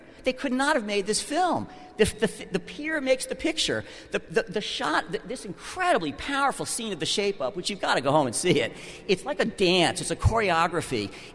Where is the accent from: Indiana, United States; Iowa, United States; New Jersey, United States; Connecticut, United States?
New Jersey, United States; Let's face it, I mean, I'm from New Jersey, admittedly